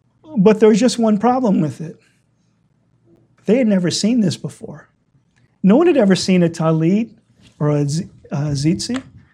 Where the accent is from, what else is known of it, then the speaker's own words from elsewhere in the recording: Louisiana, United States; you know, I'm from Louisiana, you go to the old estate, the plantations there